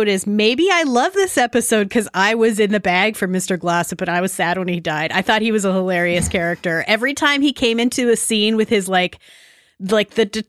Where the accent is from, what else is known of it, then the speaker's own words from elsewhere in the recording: Saskatchewan, Canada; I grew up in Saskatchewan.